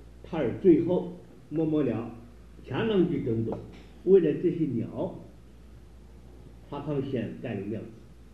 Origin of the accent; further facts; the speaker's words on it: China; 这我们中国人道家就叫炼供嘛，烧丹炼供，黄白熟